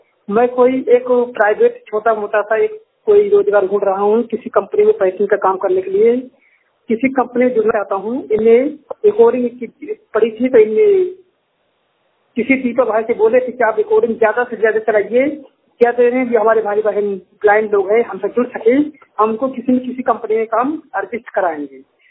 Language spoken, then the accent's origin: Hindi; Rae Bareli, Uttar Pradesh, India; UP जिला रायबरेली का रहने वाला हूँ।